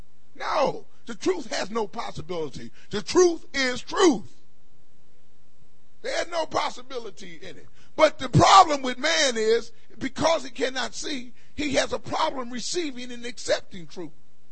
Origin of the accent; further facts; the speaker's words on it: Philadelphia, Pennsylvania, United States; now I come from Philadelphia.